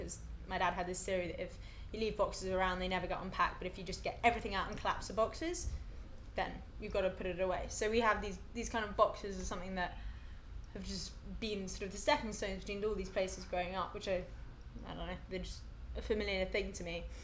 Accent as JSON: {"language": "English", "region": "London", "country": "United Kingdom", "tie": "born or raised there", "said": "I live just off Charlotte Street, so about 15 minutes walk away. And I was born in London, educated in London, lived in London forever and ever."}